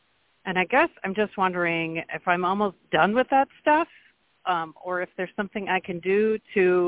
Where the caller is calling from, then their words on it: Milwaukee, Wisconsin, United States; from Milwaukee.